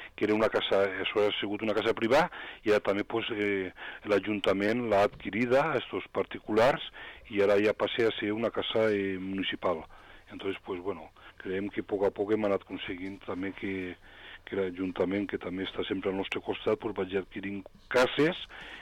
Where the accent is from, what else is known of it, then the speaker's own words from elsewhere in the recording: L'Alcora, Valencian Community, Spain; jo soc de l'Alcora, el que passa és que jo estic a casa de Sueras.